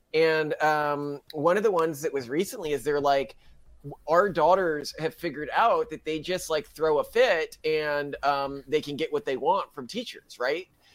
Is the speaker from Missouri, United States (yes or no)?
no; Florida, United States; We lived in Florida. I grew up part time in Florida.